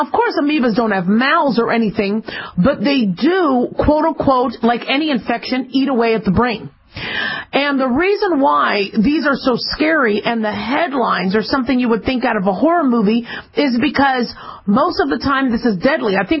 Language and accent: English; Phoenix, Arizona, United States; also born or lived in Los Angeles; I mean, I grew up, I was born in L.A., but I grew up in Phoenix. It was hot.